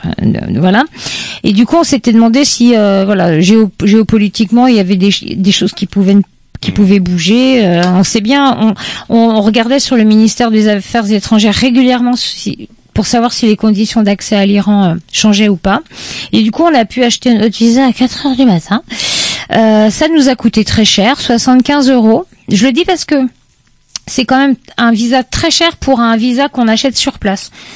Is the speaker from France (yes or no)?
yes; France; En tant que ressortissante française, comme je suis française